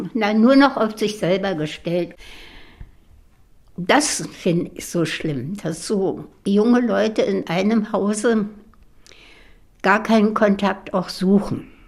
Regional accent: Olsztyn, Warmian-Masurian Voivodeship, Poland; born there; Ich komme ja aus Ostpreußen. Ich bin im heutigen Olsztyn, früher Allenstein, geboren worden.

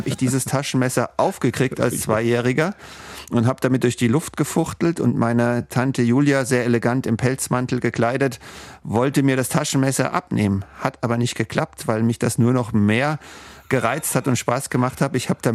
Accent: Frankfurt, Hesse, Germany; außer mit dem Ball zu spielen bei uns in Frankfurt-Schwanheim auf der Wiese.

